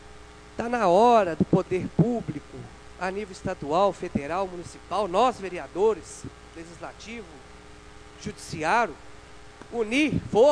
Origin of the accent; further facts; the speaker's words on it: Itabirito, Minas Gerais, Brazil; eu sou morador do bairro Gutierrez, moro na rua Pelargônia, número 64, sou nascido e criado em Itabirito.